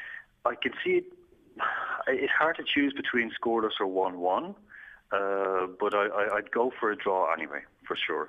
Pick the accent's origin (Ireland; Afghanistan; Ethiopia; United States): Ireland; I'm Irish